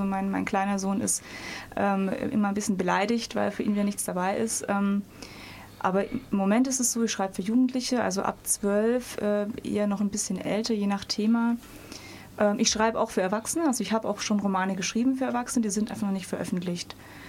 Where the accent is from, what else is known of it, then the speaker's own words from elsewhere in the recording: Stuttgart, Baden-Württemberg, Germany; born there; Ich bin in Stuttgart geboren